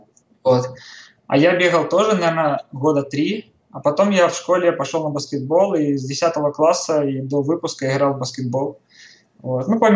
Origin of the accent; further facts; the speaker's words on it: Chernihiv, Chernihiv Oblast, Ukraine; now in New York, United States; Мы с Украины, город Чернигов. Это на границе как раз с Россией, с Белоруссией, наша область.